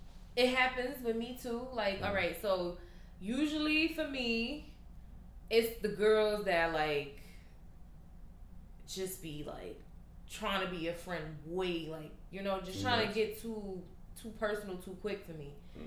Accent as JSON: {"language": "English", "town": "Brooklyn", "region": "New York", "country": "United States", "tie": "born or raised there", "said": "come on, we grew up in Brooklyn, you know how that shit go."}